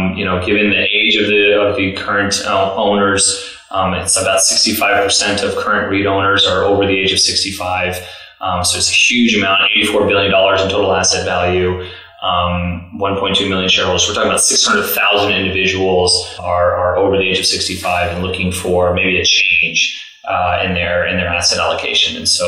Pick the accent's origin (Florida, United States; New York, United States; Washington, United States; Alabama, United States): Florida, United States; now in Chicago, United States; I grew up in South Florida, actually.